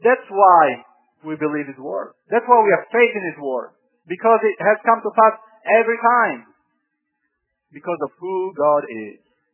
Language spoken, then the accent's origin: English; Alabama, United States; I guess by now you can tell I'm from South Alabama, right?